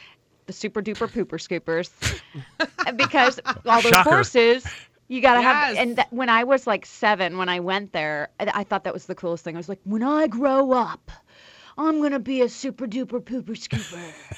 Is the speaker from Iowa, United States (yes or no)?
yes; Iowa, United States; also born or lived in Michigan; So you guys know I grew up in Iowa, but I was born in Michigan.